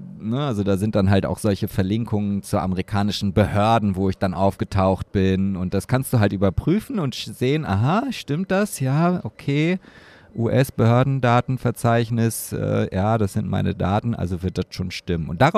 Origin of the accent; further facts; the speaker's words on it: Oldenburg, Lower Saxony, Germany; wenn ich das nächste Mal in meiner Heimat Oldenburg bin